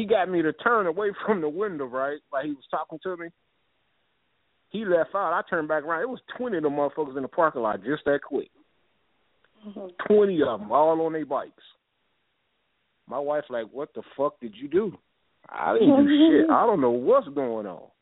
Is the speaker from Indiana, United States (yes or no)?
yes; Gary, Indiana, United States; I was like, yeah, I'm from Gary.